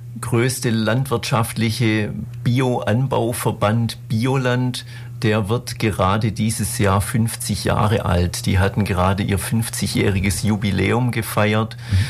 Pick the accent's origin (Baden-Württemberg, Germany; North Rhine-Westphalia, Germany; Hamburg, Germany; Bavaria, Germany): Baden-Württemberg, Germany; Lauterach; ich komme aus Lauterach im schönen Lautertal. Das liegt zwischen Riedlingen und Ehingen, dort, wo die Lauter in die Donau mündet. Dort bin ich geboren, dort bin ich aufgewachsen auf dem elterlichen Bauernhof